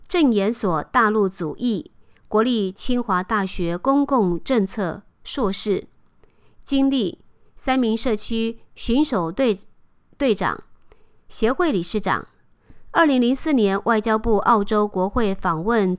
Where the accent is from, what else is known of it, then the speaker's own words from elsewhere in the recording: Hsinchu, Hsinchu City, Taiwan; 我的求学过程几乎都是在新竹度过，成为社会新鲜人后，也基于对家乡的认同而留在竹科